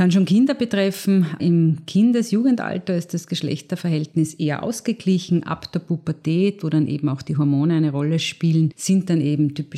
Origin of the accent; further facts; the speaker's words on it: Linz, Upper Austria, Austria; now in Klagenfurt, Austria; ich bin Fachärztin für Neurologie und bin ursprünglich aus Linz, aber derzeit in Klagenfurt tätig